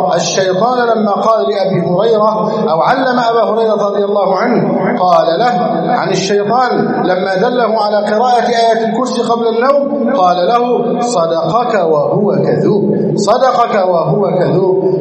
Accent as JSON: {"language": "Arabic", "country": "Egypt", "said": "اللهم احفظ بلدنا مصر، اللهم اجعلها سخاء رخاء"}